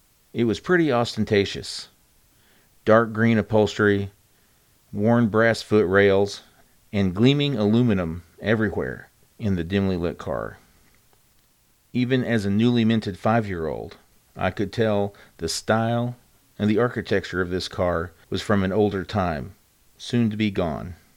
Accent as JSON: {"language": "English", "town": "Stilwell", "region": "Oklahoma", "country": "United States", "tie": "born or raised there", "said": "Many a night, I fell asleep to the steady rhythm of 100 or more cars traveling north or south of my hometown, Stillwell, Oklahoma. Although I grew up in the age of the automobile and air travel"}